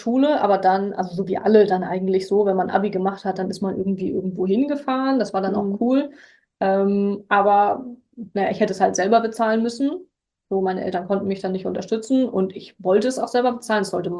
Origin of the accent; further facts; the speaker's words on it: Hamburg, Germany; Naja, also als Hamburger, ich bin also ein Hamburger Urgestein